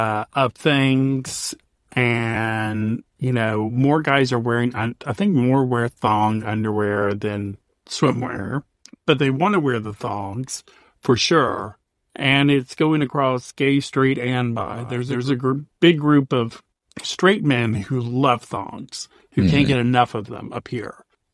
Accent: the South, United States; And I'm from the South. So, yes, I can say this. I was born and raised in the South.

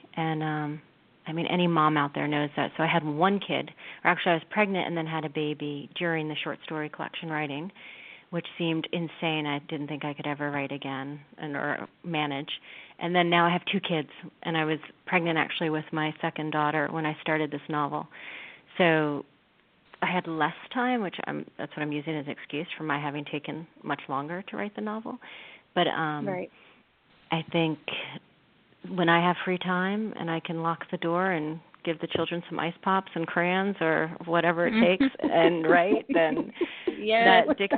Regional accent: West Point, New York, United States; even though I was raised sort of outside of West Point, the military academy

